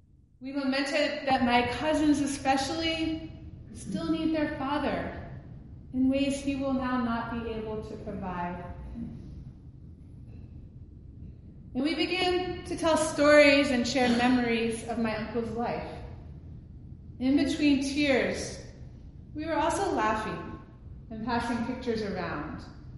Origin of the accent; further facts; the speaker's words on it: the South, United States; Now, I'll be the first to tell you that I'm a Southerner. I'm not sure what your cultures tell you, but the way I was raised in the South was that you do not air your family's dirty laundry.